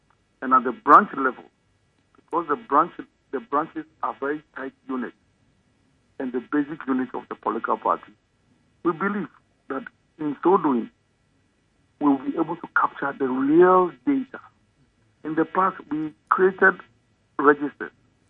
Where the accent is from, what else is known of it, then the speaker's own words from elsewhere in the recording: Tanibe, Ghana; I am from Tanibe. I operate in Accra. I'm in Oyarefa.